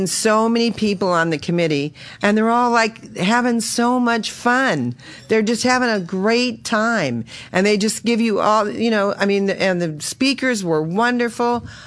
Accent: Reno, Nevada, United States; I mean, we're from Reno, right?

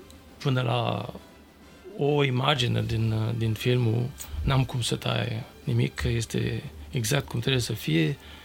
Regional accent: Paris, Île-de-France, France; first language French; Romanian is a second language; now in Romania; la 18 ani vine tot mama și mă reproșează că din toată gașca românească din Paris, numai eu nu vorbesc niciun cuvânt de român.

